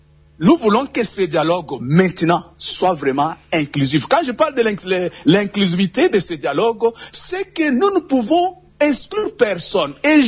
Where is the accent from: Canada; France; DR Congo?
DR Congo; en tant que Congolais, patriotes